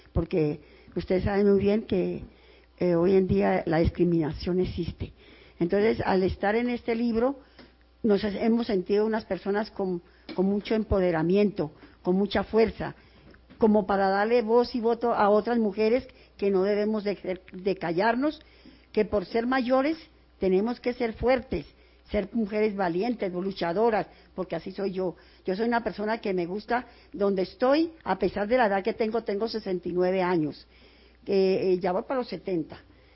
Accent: La Guajira, Colombia; soy de La Guajira

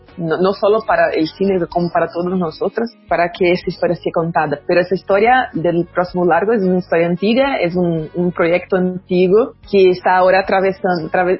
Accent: Brazil; Spanish is a second language; pero yo soy brasileña, yo estoy en este terreno

